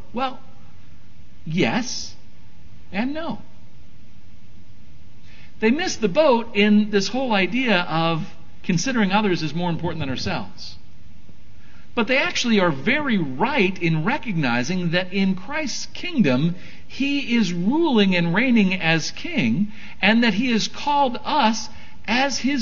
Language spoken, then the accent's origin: English; United States; And it's not just because we're American and we told the king off.